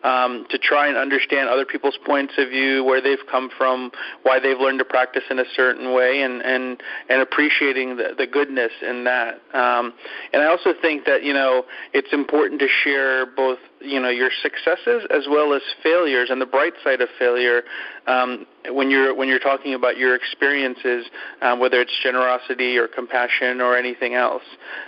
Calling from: Stamford, Connecticut, United States; I'm calling in from Stamford, Connecticut this morning.

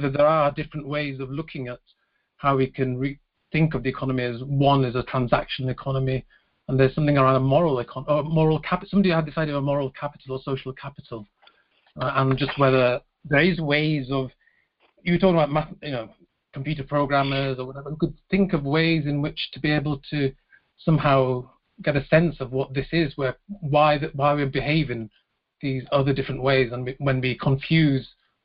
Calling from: London, United Kingdom; I'm calling from London, England. I'm in London at the moment.

